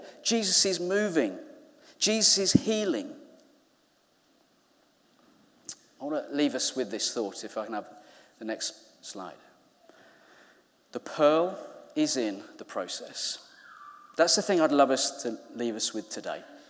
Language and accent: English; Birmingham, West Midlands, United Kingdom; accent: Brummy; And you hear all these Brummy voices, because I'm from Birmingham.